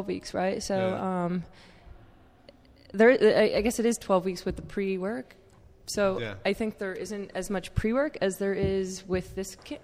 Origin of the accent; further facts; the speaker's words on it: United States; I'm obviously from America. From my accent, right?